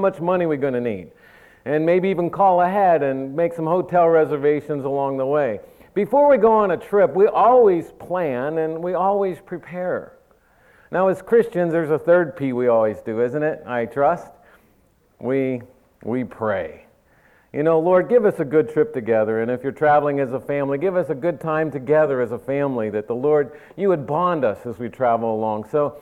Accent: Pennsylvania, United States; I grew up in Western PA.

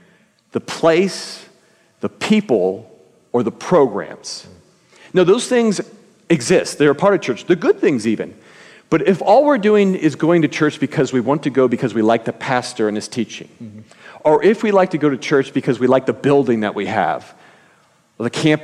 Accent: California, United States; Yes, I know. I am from California.

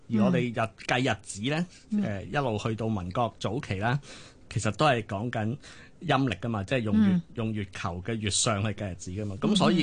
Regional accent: Guangdong, China; 譬如我哋广东人就扫墓就系清明，大家都会扫墓嘅

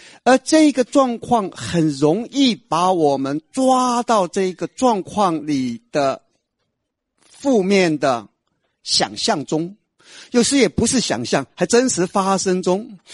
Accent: Taiwan; moved away; 我虽然不住在台湾，可是我关心台湾，这是我出生的地方，这是我长大的地方，这是我的故乡，我关心。那么就是因为我在这里长大

